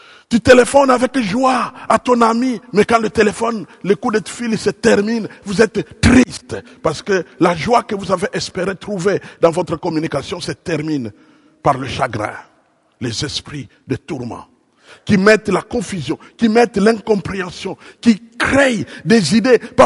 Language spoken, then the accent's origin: French; DR Congo; Je viens de la République démocratique du Congo depuis 1980